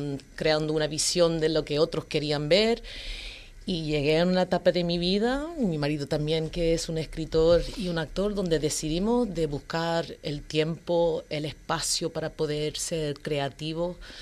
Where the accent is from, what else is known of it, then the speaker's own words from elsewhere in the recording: Australia; now in Spain; yo me crié en Australia con mis padres, que eran inmigrantes, majoreros de aquí, de pura cepa, se puede decir. Y en Australia me crié.